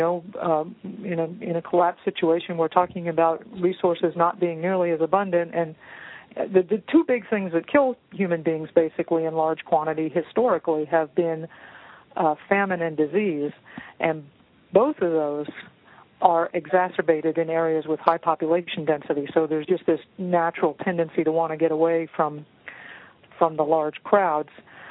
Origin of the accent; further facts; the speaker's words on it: Florida, United States; But for me personally, I grew up in South Florida, and I'm used to green and lush and moist